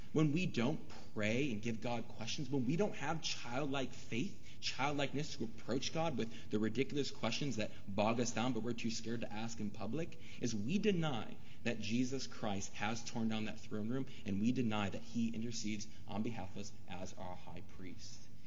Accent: Chicago, Illinois, United States; I'm from Chicago. Let's say the Bulls.

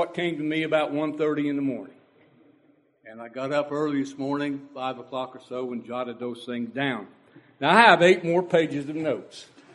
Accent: Gooding, Idaho, United States; now in Kentucky, United States; Oftentimes when people ask me, "Where are you from?" I tell them, "I'm from Gooding, Idaho." "What are you doing in Kentucky? How'd you get here?"

